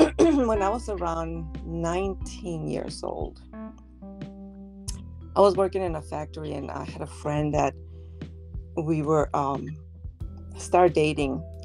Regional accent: Tijuana, Baja California, Mexico; English is a second language; I'm from Mexico, Tijuana, Mexico.

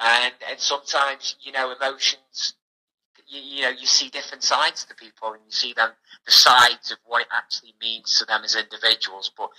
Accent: England, United Kingdom; I class myself as an English Bangladeshi now

